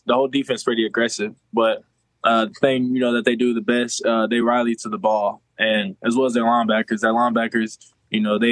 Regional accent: Philadelphia, Pennsylvania, United States; I'm originally from Philadelphia.

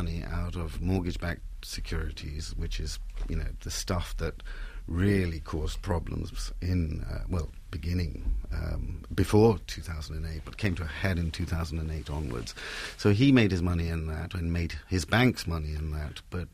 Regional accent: Sylhet Division, Bangladesh; accent: Sylheti; first language Bengali; English is a second language; Oh, Sylheti, which is a dialect of Bengali. So strictly speaking, it's not Bengali, but, you know.

